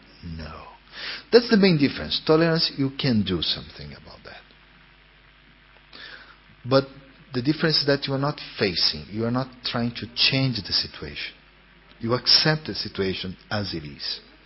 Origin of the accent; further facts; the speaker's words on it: São Paulo, Brazil; English is a second language; I'm from one city, São Paulo. I was born in Brazil. And São Paulo is like everything.